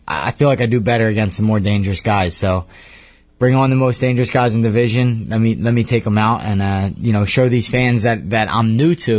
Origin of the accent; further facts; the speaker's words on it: Philadelphia, Pennsylvania, United States; I'm from Philadelphia, man. Born and raised. I have Philly in my veins.